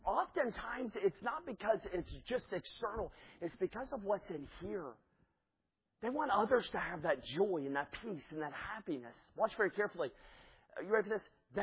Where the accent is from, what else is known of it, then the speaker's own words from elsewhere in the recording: the South, United States; I grew up in the South, all right?